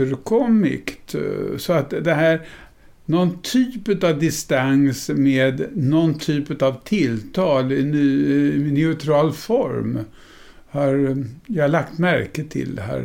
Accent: Hidinge, Örebro County, Sweden; Jag är ju född där efterkrigsåret 1946

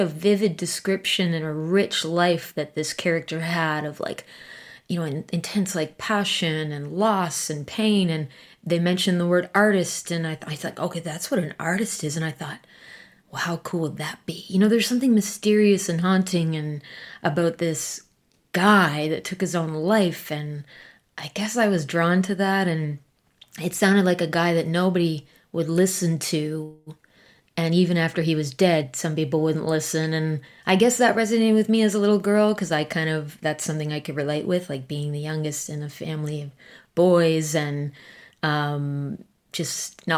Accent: Fredericton, New Brunswick, Canada; And we moved back to Canada. So I grew up in New Brunswick. That's in Atlantic Canada.

